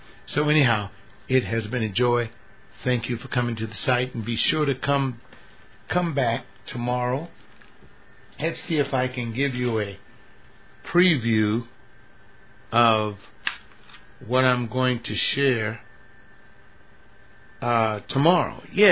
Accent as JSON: {"language": "English", "country": "United States", "said": "I'm an American. So since I'm an American, I'm a fleshly person."}